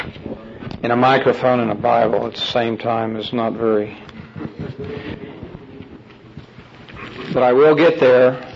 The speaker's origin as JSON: {"language": "English", "country": "United States", "said": "You know, that's pretty hard for me to take as an American"}